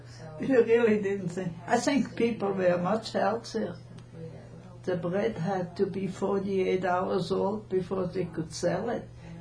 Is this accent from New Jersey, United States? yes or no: no; California, United States; Growing up in California.